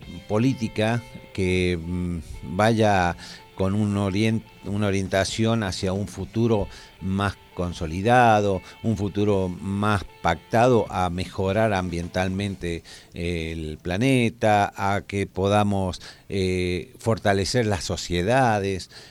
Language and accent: Spanish; San Juan, Argentina; Soy oriundo de San Juan.